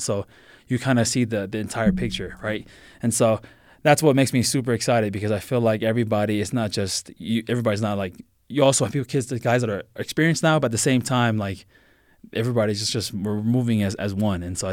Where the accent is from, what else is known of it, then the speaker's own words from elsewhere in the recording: Long Beach, California, United States; also born or lived in Compton; Yeah, so I grew up mainly in the Compton, Long Beach area. Okay. So I think we moved out of Compton when I was like 11, 12 years old, and then the rest of the time I was in Long Beach.